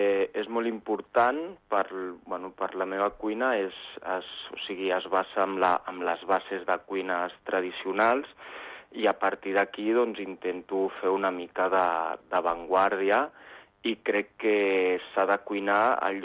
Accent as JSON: {"language": "Catalan", "region": "Catalonia", "country": "Spain", "said": "perquè no t'enganyaré, jo sóc català, és així"}